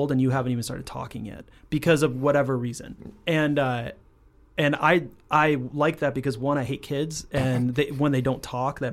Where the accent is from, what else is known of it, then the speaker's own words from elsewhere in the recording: South Glens Falls, New York, United States; The best part is I'm from South Glens Falls, which is a nothing town, and which is awesome